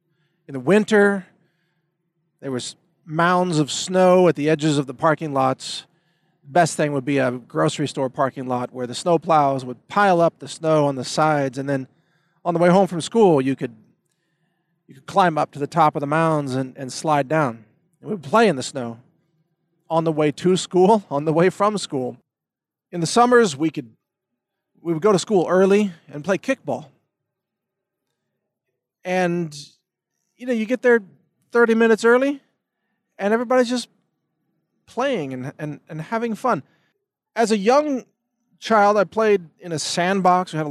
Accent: Midwest, United States; I grew up in the Midwest, and as a child, I had an opportunity to explore the real physical world.

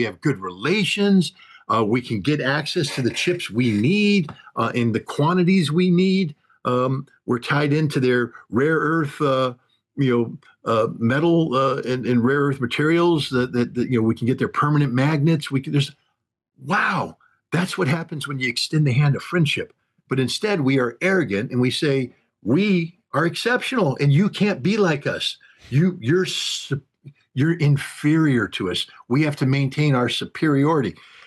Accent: United States; I'm an American. I'm as patriotic as it gets. And you attack my country, you put down my country without purpose, and you'll get a fist or a headbutt or worse. I love my country.

